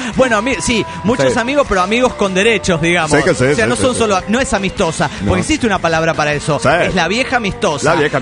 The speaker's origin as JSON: {"language": "Spanish", "town": "Delta", "region": "Colorado", "country": "United States", "said": "de Delta, Colorado."}